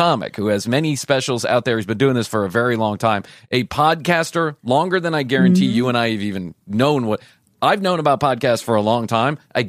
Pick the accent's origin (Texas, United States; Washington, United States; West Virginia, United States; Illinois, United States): Illinois, United States; Chicago; And we're from Chicago.